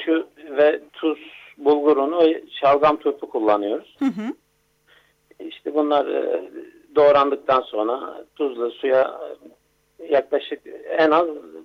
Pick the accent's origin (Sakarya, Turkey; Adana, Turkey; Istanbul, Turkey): Adana, Turkey; born there; Evet, ben Adana, 1967 Adana doğumluyum.